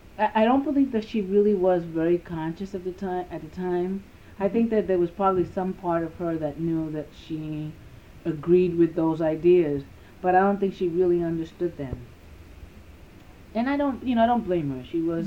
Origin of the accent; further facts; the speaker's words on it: Manhattan, New York, United States; Okay, I grew up in Manhattan, in Chelsea, in the projects, the Elliott housing and the projects there.